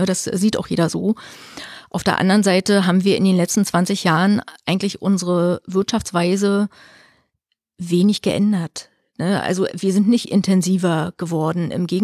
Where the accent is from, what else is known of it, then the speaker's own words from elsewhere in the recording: East Germany, Germany; das ist von der Flächenausstattung für uns als Ostdeutsche jetzt nicht ungewöhnlich.